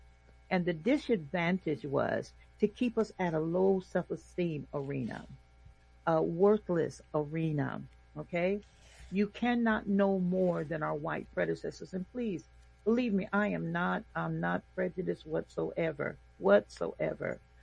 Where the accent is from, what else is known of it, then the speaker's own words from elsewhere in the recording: Fresno, California, United States; born there; I was born partly in Fresno, and the cotton fields were still in existence.